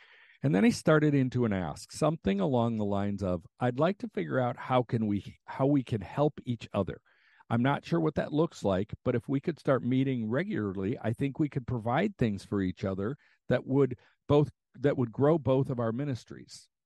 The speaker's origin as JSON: {"language": "English", "country": "United States", "said": "As an American, I've been taught to love self-sufficiency, and I'm not alone in this reality."}